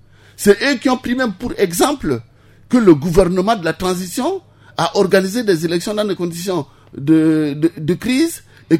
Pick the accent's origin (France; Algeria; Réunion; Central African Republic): Central African Republic; on doit reconnaître, en tant que Centrafricain, que le pays est véritablement en guerre.